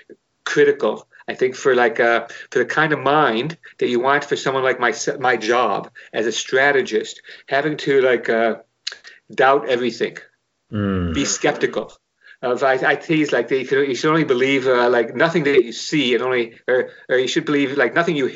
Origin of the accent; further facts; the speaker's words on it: Chicago, Illinois, United States; Maybe the most interesting thing is I grew up in Chicago, but my family made the exodus to the suburbs